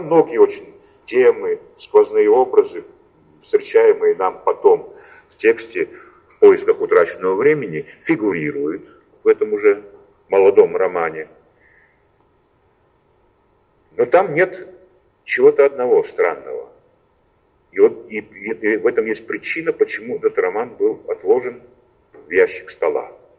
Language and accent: Russian; Tbilisi, Georgia; в моем родном городе Тбилиси